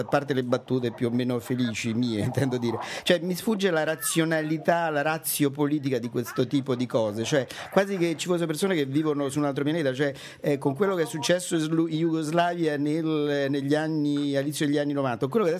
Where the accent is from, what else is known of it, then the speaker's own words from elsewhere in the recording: Rome, Lazio, Italy; devo dire non perché sono romano